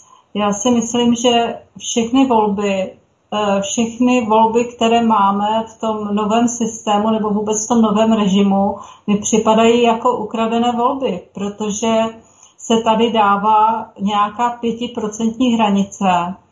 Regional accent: Ostrava, Moravian-Silesian Region, Czechia; born there; já mám teda řecký původ, protože oba moji rodiče jsou Řekové, ale narodila jsem se už tady v Ostravě.

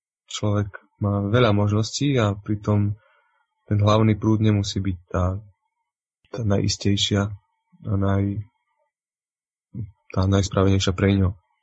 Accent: eastern Slovakia, Slovakia; napríklad na strednom Slovensku je úplne iný folklór ako u nás na východe

